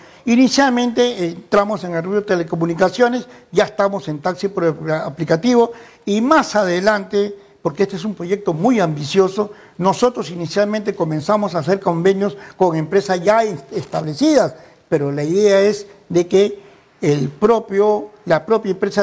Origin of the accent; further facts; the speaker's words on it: Ica, Peru; now in Lima, Peru; Yo soy iqueño, de la Santa Tierra, pero ya radico en Lima muchos años.